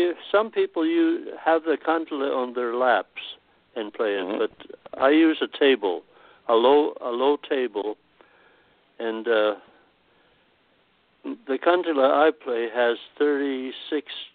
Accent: Naselle, Washington, United States; Well, I grew up in Nacelle, Washington. That's in southwest corner of Washington State, about 20 miles from the Pacific Ocean. My parents are from Finland. But I was born here in Nacelle

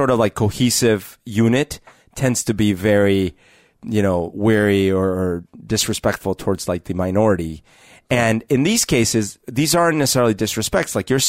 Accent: Colombia; moved away; high school, when I moved up here, it was always, is your uncle Pablo? You know, because I'd be like, I'm from Colombia.

